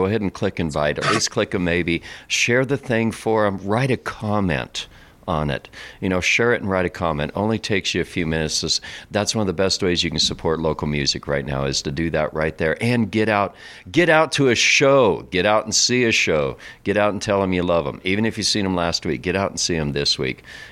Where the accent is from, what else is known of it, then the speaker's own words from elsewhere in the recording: Wyoming, United States; I'm not going to do any more Wyoming jokes. I beat up on my home state enough.